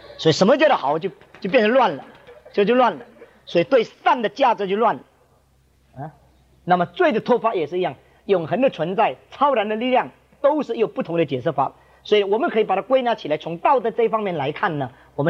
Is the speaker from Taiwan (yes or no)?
no; China; 我们中国人看这新加坡脸这个台湾脸，我们就分得更清楚。